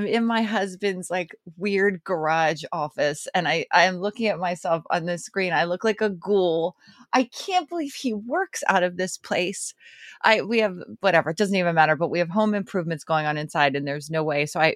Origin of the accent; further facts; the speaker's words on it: Philadelphia, Pennsylvania, United States; accent: Philly; I know that I actively practiced my Philly accent away. I was just, mm-hmm. I was like, there is no place for these vowels in my new life, you know?